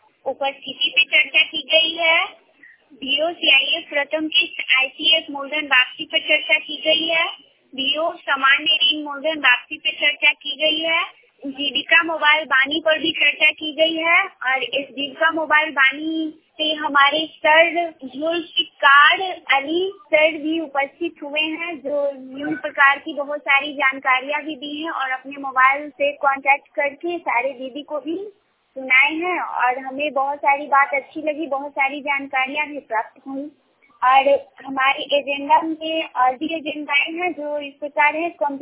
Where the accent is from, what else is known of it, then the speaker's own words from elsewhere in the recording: Bihar, India; और मेरा गांव खतरिया की घर है।